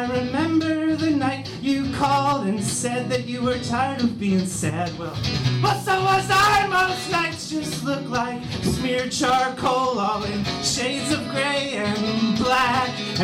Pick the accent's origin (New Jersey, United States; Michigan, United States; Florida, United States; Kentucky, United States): Michigan, United States; I'm from Michigan.